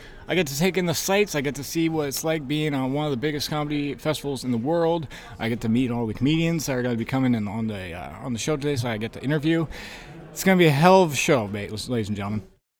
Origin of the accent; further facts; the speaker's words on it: Canada; As a Canadian myself, I love the cold.